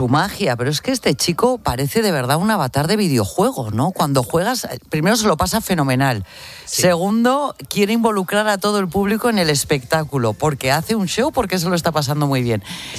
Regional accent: Burgos, Castile and León, Spain; El Cid que era de Burgos.

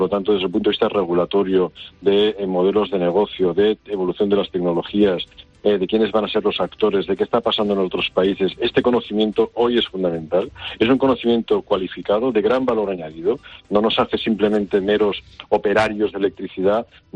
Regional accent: Valencian Community, Spain; no como valencianos, sino ya como a nivel nacional, de lo que tenemos en nuestro país

